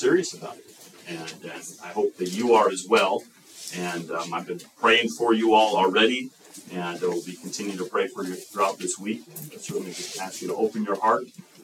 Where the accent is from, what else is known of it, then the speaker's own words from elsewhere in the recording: Chicago, Illinois, United States; Well, I grew up in Chicago, Illinois area, okay, so the suburbs of Chicago there. So I'm a Midwesterner.